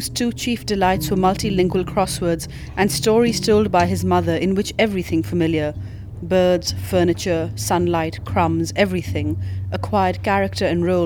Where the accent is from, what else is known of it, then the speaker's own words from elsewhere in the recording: Pakistan; that's not really unusual if you're growing up in Pakistan